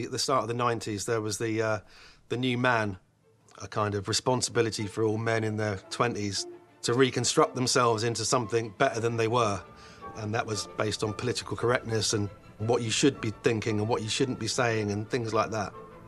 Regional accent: Birmingham, West Midlands, United Kingdom; from Birmingham, you know, and I'm doing all these mad things in the space of like a week.

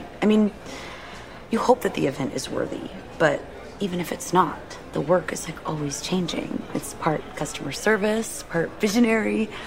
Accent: Queens, New York, United States; I'm from Queens. That is the borough where JFK is.

